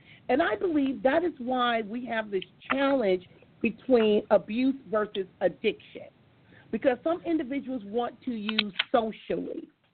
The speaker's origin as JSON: {"language": "English", "town": "Compton", "region": "California", "country": "United States", "tie": "born or raised there", "said": "I grew up in Compton, California, and growing up in Compton, alcohol was practically everywhere because there was a liquor store on every corner."}